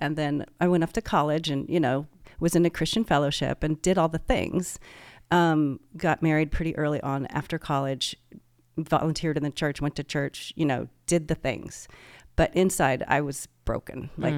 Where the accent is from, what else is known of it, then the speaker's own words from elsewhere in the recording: Springfield, Virginia, United States; I grew up in Springfield